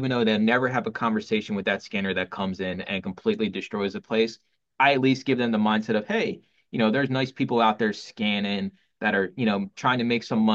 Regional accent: Philadelphia, Pennsylvania, United States; I say things because I was born and raised in Philly, like use, right? Use.

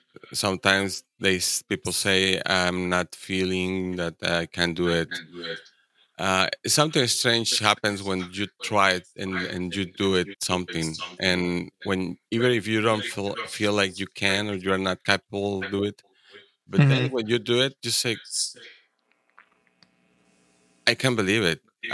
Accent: Mexico; moved away as an adult; now in Canada; Well, I'm originally from Mexico, like you say, and I'm now based in Canada.

